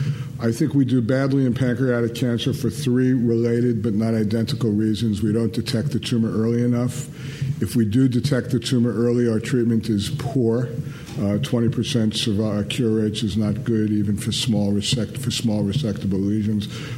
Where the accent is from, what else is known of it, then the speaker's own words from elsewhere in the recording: Brooklyn, New York, United States; I'm from Brooklyn, New York.